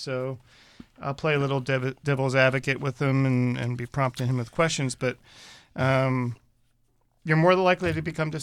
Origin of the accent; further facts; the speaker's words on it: East Coast, United States; I'm a very skeptical person. I grew up on the East Coast. The East Coast really should be the show me state.